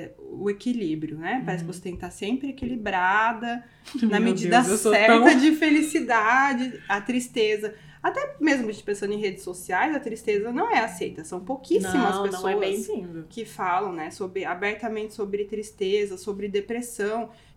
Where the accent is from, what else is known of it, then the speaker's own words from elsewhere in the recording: Sorocaba, São Paulo, Brazil; Eu sou de São Paulo, de Sorocaba, eu tinha ido para Curitiba para estudar